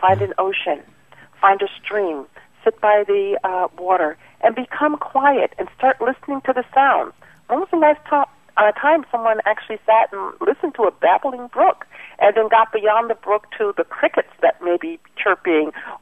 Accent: New York, United States; moved away; I'm from the East Coast originally in New York, and I used to get teased by my friends after I moved out here.

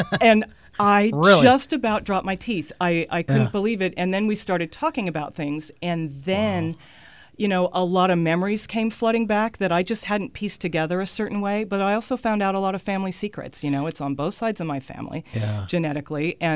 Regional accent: the South, United States; You know, I was raised in the South, where faith is a huge part of your life.

